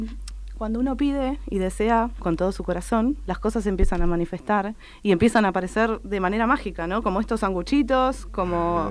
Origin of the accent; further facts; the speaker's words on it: Ushuaia, Tierra del Fuego, Argentina; born there; Nací en Ushuaia